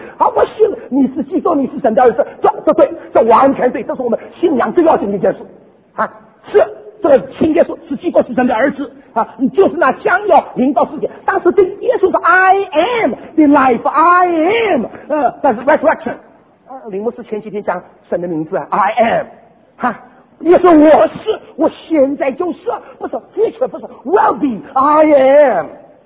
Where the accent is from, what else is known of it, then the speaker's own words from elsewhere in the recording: Shanghai, China; 讲起来，我们上海人说神奇活现啊